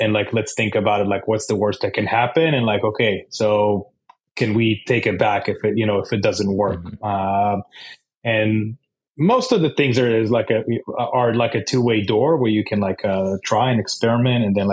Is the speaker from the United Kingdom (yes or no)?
no; Israel; Yeah, so I'm originally from Israel. I grew up there and lived there all my life.